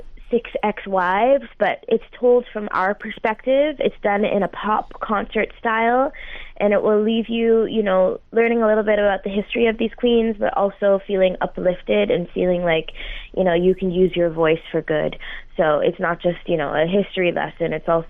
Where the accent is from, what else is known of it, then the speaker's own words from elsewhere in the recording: Burlington, Ontario, Canada; I'm from Canada, so I grew up in Burlington, which is just west of Toronto, Ontario.